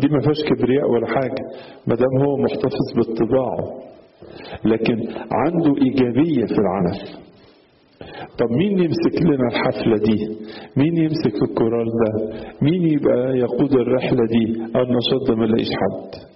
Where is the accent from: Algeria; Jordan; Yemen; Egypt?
Egypt; احيانا عندنا في مصر بيوصفوا الستات